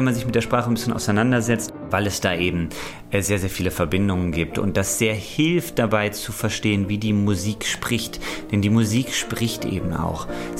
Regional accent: Bonn, North Rhine-Westphalia, Germany; Also ich bin ja in Bonn aufgewachsen, bin immer viel in Köln gewesen.

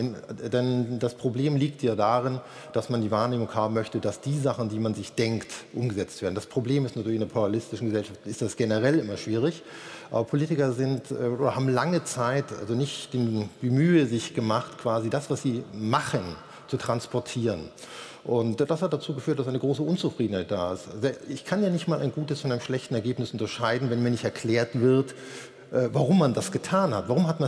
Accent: Bavaria, Germany; ich komme ja aus Oberfranken, also im weiteren Sinne okkupiert von Bayern, also bin ich in Bayern gewesen

